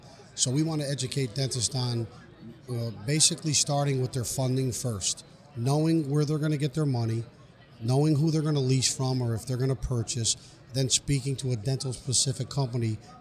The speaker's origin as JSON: {"language": "English", "region": "Connecticut", "country": "United States", "tie": "born or raised there", "said": "No, not at all. I'm born and raised in Connecticut."}